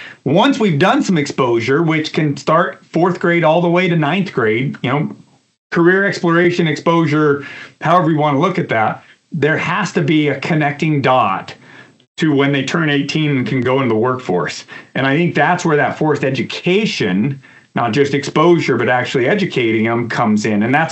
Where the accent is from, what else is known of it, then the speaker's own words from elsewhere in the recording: Oregon, United States; I grew up in Northeast Oregon, a very vibrant forestry area.